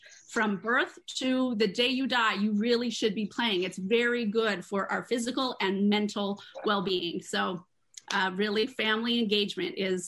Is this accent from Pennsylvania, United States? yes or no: no; Portland, Oregon, United States; moved away as an adult; also born or lived in California; now in St. Thomas, U.S. Virgin Islands; but born in California, really raised west coast of the United States. I consider Portland, Oregon, my hometown. But I moved to St. Thomas to pursue a marine science degree at the University of the Virgin Islands, which I did.